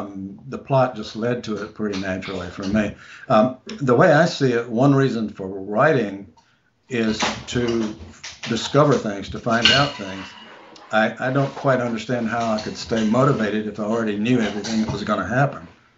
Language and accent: English; the South, United States; born there; So I can't leave the South in storytelling really because I was born there in the South.